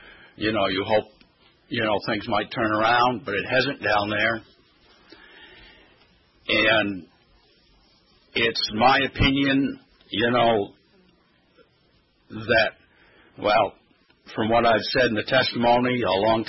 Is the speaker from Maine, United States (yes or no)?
yes; Trescott, Maine, United States; from Trescott, Maine.